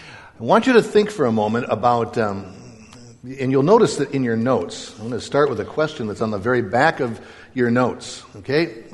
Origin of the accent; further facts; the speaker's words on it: Midwest, United States; I grew up in the Midwest